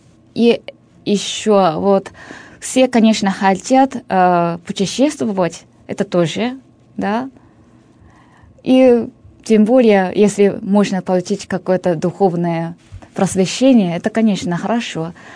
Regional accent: Japan; Russian is a second language; тогда я не сказала, что я из Японии, потому что если я говорю, я из Японии

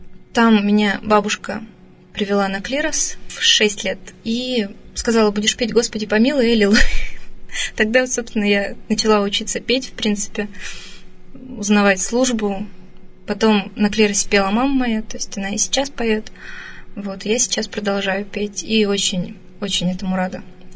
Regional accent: Yekaterinburg, Sverdlovsk Oblast, Russia; born there; То есть я родилась здесь, в Екатеринбурге, 20 лет назад.

